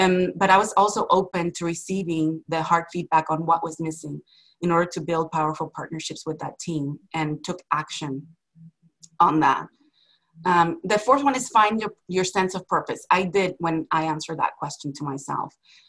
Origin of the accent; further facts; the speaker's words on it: Chicago, Illinois, United States; born there; I was born in Chicago, Illinois. Both my parents, immigrants from Mexico.